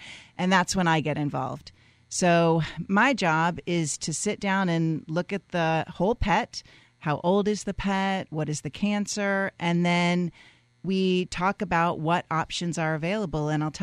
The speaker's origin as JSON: {"language": "English", "region": "Florida", "country": "United States", "tie": "born or raised there", "said": "So I grew up here in South Florida and went away for many years to do my training and just love South Florida"}